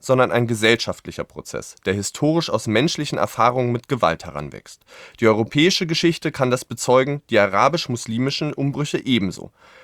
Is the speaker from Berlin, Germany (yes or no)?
yes; Berlin, Germany; born there; Das freut mich als Berliner total. Ich mag die Stadt auch sehr, ich bin ja hier geboren.